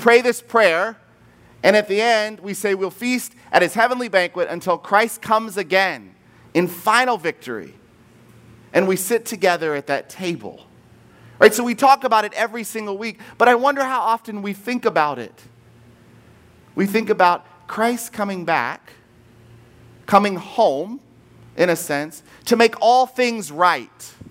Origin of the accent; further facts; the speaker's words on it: Culpeper, Virginia, United States; And as much as I grew up in Culpeper, Virginia, and as much as I liked to razz on Culpeper, it was beautiful to be home.